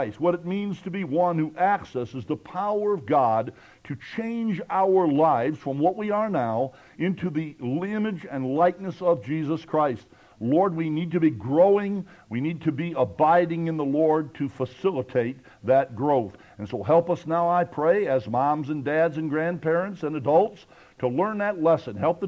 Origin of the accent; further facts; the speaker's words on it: Kentucky, United States; And I'm not a hillbilly, but I'm called one because I come from Kentucky.